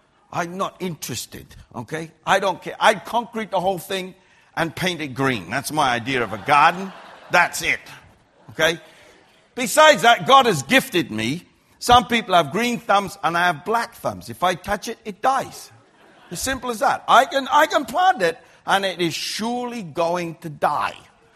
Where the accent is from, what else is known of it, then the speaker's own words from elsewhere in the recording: Australia; And being an Australian, that means I'm probably going to insult you